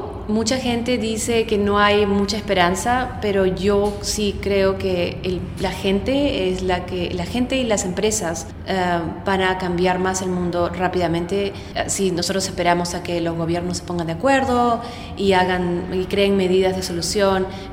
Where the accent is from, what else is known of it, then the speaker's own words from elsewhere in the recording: Peru; born there; Nací en Perú, en una ciudad, en un país con una biodiversidad increíble. Nací con los océanos al frente y las montañas y los ríos.